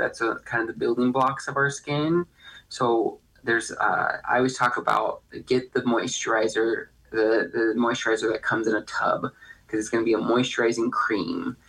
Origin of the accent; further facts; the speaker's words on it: California, United States; I think, once again, I said I'm from California. Disneyland has so many trees